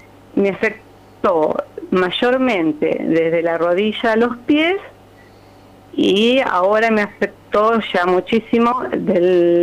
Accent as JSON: {"language": "Spanish", "town": "San Lorenzo", "region": "Santa Fe", "country": "Argentina", "tie": "born or raised there", "said": "Yo soy de San Lorenzo. Toda mi vida viví en calle Catamarca, el 500."}